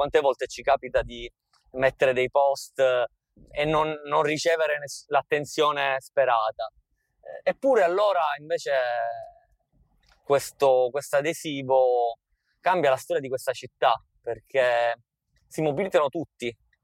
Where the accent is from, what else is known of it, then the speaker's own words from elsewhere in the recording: Capaci, Sicily, Italy; io sono nato e cresciuto a Capaci, avevo 13 anni quando saltò l'autostrada per uccidere Giovanni Falcone